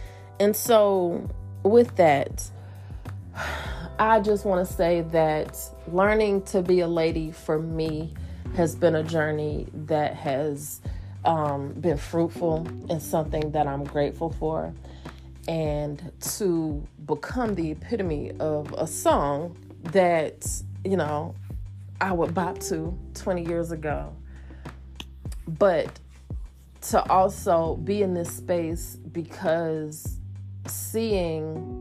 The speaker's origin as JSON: {"language": "English", "region": "Georgia", "country": "United States", "said": "I'm from Georgia, but there's so much of our childhood that just we reminisce about, the honeysuckles and sweet tea and magnolia trees"}